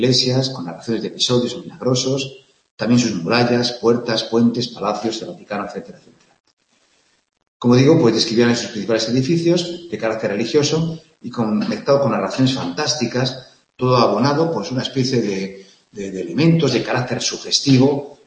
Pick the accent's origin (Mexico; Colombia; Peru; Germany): Germany; No sé, soy alemán y por lo tanto no sé qué tal es esto.